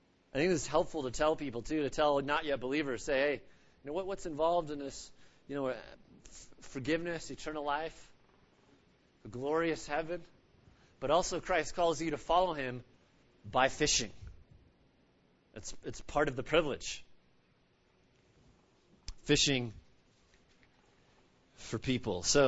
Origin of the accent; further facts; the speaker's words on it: Oregon, United States; growing up in Oregon, an hour from the Pacific